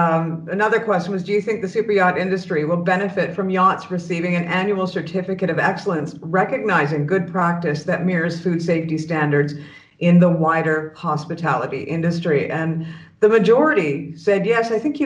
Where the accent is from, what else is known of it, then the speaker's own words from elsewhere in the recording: Canada; Well, I mean, to be honest with you, being Canadian, you know, any restaurant that you go into